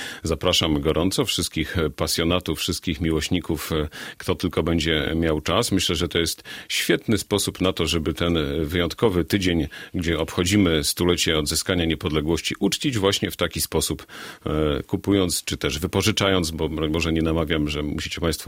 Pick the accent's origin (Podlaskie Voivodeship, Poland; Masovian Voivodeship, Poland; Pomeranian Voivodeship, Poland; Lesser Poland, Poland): Podlaskie Voivodeship, Poland; Łapy; Jestem rodowitym łapiakiem i uczyłem się w miejscowym liceum ogólnokształcącym.